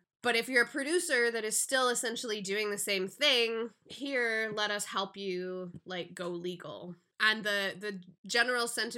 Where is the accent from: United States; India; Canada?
Canada; British Columbia; part of me as a British Columbian is a little bit embarrassed that we're like the worst province